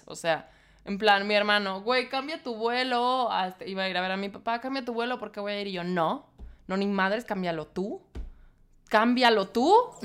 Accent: Mexico; soy mexicana

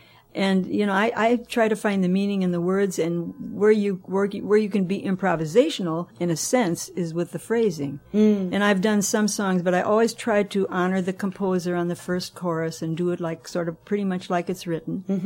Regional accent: Chicago, Illinois, United States; And I was from Chicago, and Dave Garroway used to play her a lot and call her

